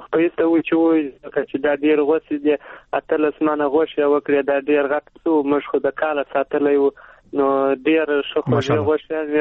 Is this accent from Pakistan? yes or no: no; Helmand, Afghanistan; موږ په هلمند کښې دغه یو ډول اصطلاح لرو چې الانجان کوو.